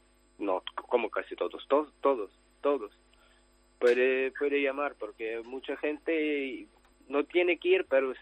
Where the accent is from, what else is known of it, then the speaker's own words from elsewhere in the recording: Ukraine; Spanish is a second language; que lo Putin entró en mi país ya casi 9 años